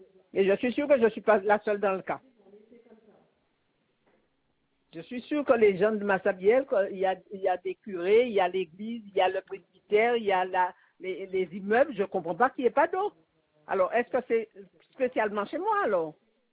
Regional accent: Guadeloupe; now in France; J'ai quitté la Guadeloupe, je me suis dit que ça va aller. Eh bien, ça fait 6 mois que je suis en métropole et à chaque fois que je téléphone, il n'y a toujours pas d'eau.

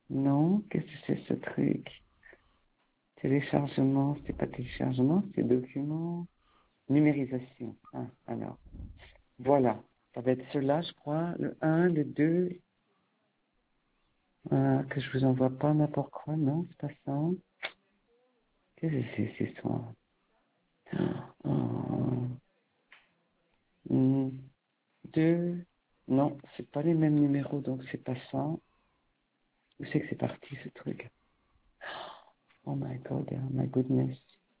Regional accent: Paris, Île-de-France, France; born there; Ah ben non, mais moi, je suis née à Paris, moi, carrément. 75 004. Voilà. Commune de naissance parisienne.

